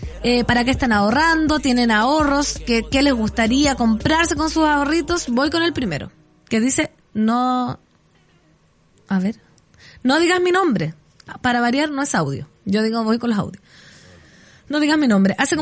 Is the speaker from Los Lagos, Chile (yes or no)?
no; Santiago, Santiago Metropolitan, Chile; Y eso que soy de Santiago, pero hace rato que no voy.